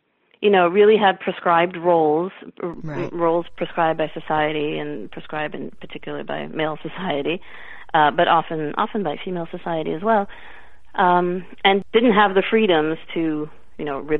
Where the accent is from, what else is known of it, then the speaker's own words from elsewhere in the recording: France; English is a second language; And, I'm half Indian and I'm half American and I grew up in France.